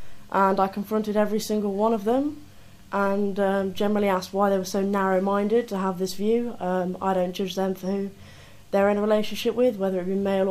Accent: Grantham, East Midlands, United Kingdom; I'm 22. I'm from Lincolnshire, Grantham more specifically. I'm a student in my final year at university doing a criminology degree.

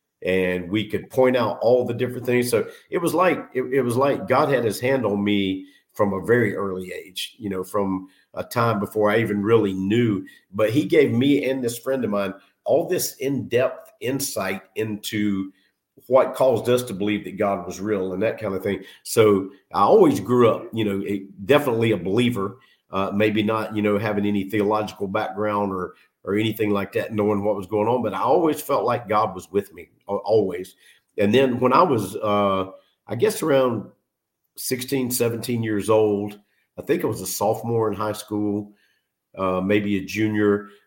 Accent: Concord, North Carolina, United States; So my mom moved back to North Carolina. I'm from Concord, North Carolina.

